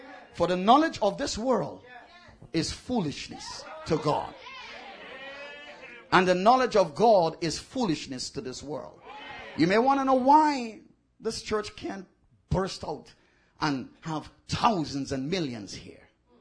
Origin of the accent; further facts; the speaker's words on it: United States; I come from America.